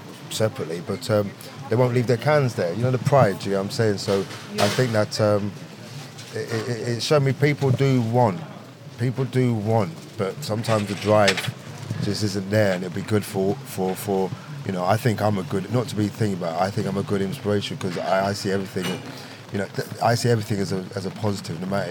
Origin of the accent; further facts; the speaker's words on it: London, United Kingdom; also born or lived in Leicester; now in Loughborough, United Kingdom; I've been here for 14 years. I'm originally from London. I've been in Loughborough 14 years. I think I was in Leicester for about 15 years, yeah.